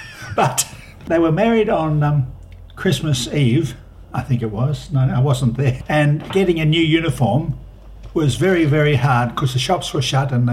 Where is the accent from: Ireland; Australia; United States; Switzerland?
Australia; Melbourne, Victoria; born there; I was born in the Alfred Hospital in Windsor in Melbourne.